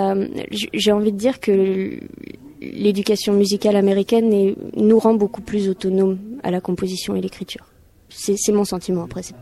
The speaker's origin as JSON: {"language": "French", "region": "Île-de-France", "country": "France", "said": "Je viens de la région parisienne, de plus précisément dans les Yvelines."}